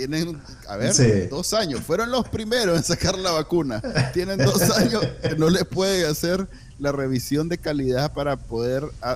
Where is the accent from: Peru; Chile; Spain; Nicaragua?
Nicaragua; para nosotros que somos nica, nos encanta y queremos con todas nuestras ganas vivir ahí